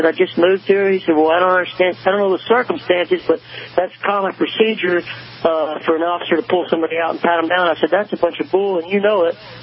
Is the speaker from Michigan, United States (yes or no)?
no; Nashville, Tennessee, United States; I grew up in Nashville, and the police in Nashville are a whole lot different